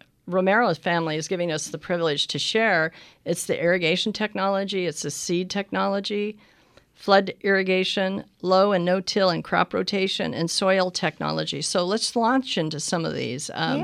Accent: Arizona, United States; And I mentioned that we're both from Pinal County.

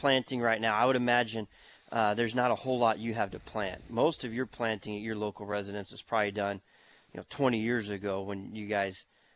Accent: New River, Arizona, United States; I even had some friends that I grew up with in New River, the Three Wits, ask me where by your parents' house in Scottsdale is a good hotel.

